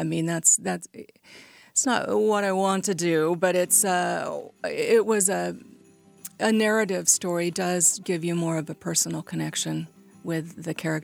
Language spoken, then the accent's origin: English; Washington, United States; I grew up in Washington State, and the coast of Washington is fairly rugged